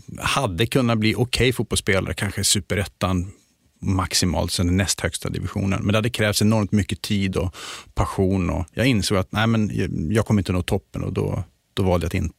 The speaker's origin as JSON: {"language": "Swedish", "town": "Luleå", "region": "Norrbotten County", "country": "Sweden", "lives_now": "Stockholm, Sweden", "said": "Stockholm har satt sina spår. Men flyg upp mig till Luleå, ge mig en telefonlur och prata med mina föräldrar. Då hörs det mer att jag kommer från Luleå. Men annars så har jag slipat bort eller tappat lite grann den delen."}